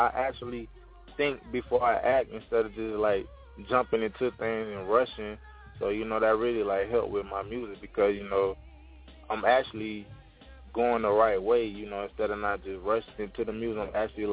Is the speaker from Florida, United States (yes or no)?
yes; St. Petersburg, Florida, United States; I'm from St. Petersburg, Florida.